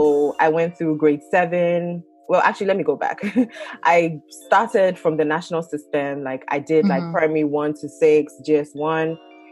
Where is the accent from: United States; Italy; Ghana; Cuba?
Ghana; I'm from Ghana and I went to high school in Tema International School, TIS.